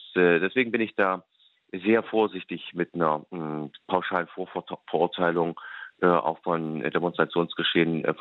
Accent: Erfurt, Thuringia, Germany; Ich bin Thüringer, gebürtig aus Erfurt.

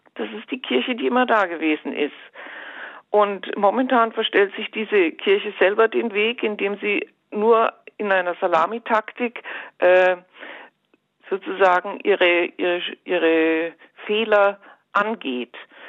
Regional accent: Bavaria, Germany; ich stamme aus dem Bistum Regensburg, und da hatten wir sowas Ähnliches, damals mit Bischof Gerhard Ludwig Müller.

